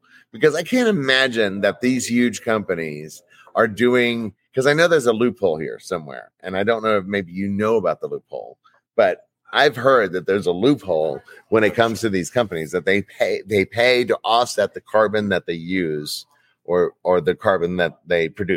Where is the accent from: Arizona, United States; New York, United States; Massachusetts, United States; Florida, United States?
Florida, United States; And we're from Florida, and Florida is all about, you know, our seas